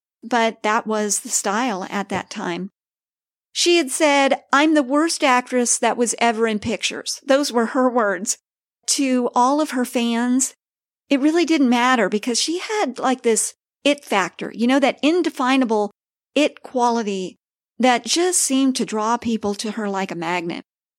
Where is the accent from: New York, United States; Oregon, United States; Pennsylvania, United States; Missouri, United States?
Missouri, United States; Kansas City; I first became curious about her when I discovered that her hometown was my hometown, Kansas City.